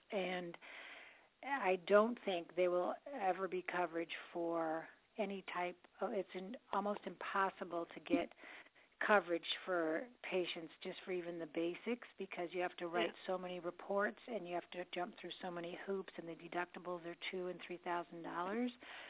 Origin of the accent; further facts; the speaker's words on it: Boston, Massachusetts, United States; And I'm from Boston